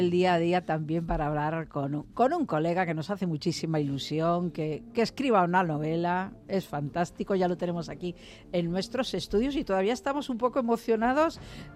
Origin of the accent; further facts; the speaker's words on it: Vigo, Galicia, Spain; Gracias, paisano, soy de Vigo.